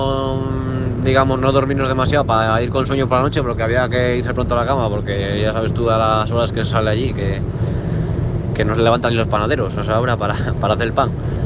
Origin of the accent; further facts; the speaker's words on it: Spain; ya sabes que nosotros que somos españoles damos la nota, ¿no? Mucho por ahí fuera.